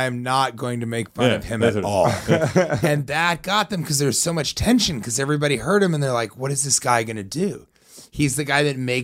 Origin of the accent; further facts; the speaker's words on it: New York, United States; When you meet somebody in New York, and like, I'm a New Yorker.